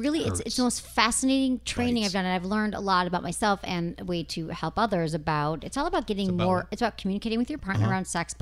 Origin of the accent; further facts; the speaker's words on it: Michigan, United States; I'm from Michigan.